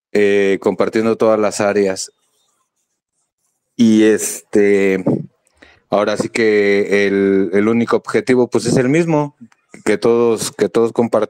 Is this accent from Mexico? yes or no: yes; Mexico; Sí, ¿qué crees que la mayoría sí somos de aquí de México?